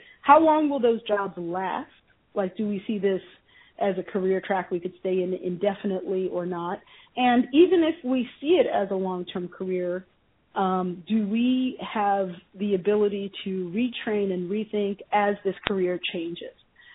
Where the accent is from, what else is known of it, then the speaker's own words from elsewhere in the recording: Baltimore, Maryland, United States; Yeah, so I think as, you know, I'm from Baltimore